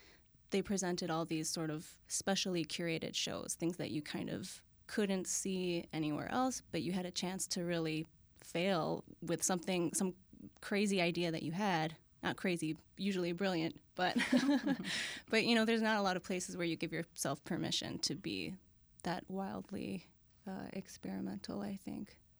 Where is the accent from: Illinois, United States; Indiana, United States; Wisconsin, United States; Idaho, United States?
Wisconsin, United States; Milwaukee; I'm from Milwaukee originally, and I came back as a sort of newly committed musician. I left to study art, and I came back after writing some songs and started playing them out.